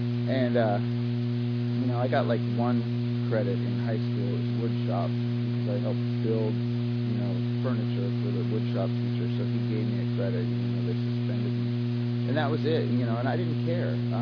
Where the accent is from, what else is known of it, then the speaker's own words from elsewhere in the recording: Washington, United States; born there; I was born in Washington State, you know, farming and logging community.